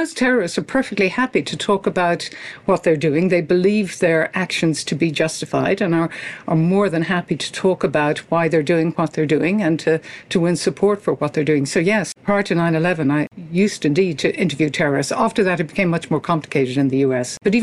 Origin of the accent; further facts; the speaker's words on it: Ireland; Well, growing up in Ireland, I grew up as Northern Ireland was exploding, and I was keenly interested in terrorism.